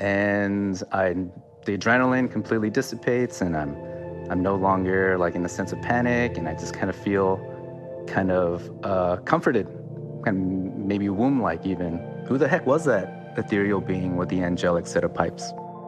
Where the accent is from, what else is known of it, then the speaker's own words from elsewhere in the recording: Pacoima, California, United States; So I grew up in the San Fernando Valley, Pacoima specifically.